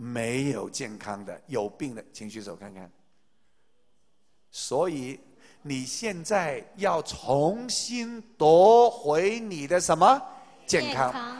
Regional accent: Taiwan; 我们台湾人说，每一个成功的男人都是有一个成功的女人背后啊

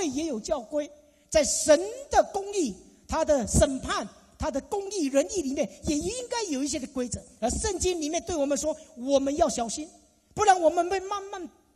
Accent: Taiwan; born there; 我在台湾出生，妈妈爸爸都是拜观音、土地公、大伯公，只要有公的，后面有公的全部都在拜。

